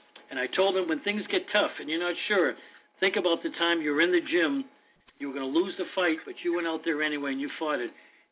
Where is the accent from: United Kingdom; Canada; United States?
United States; Boston, Massachusetts; I grew up in South Boston. I was on the South Boston All-Star team in baseball.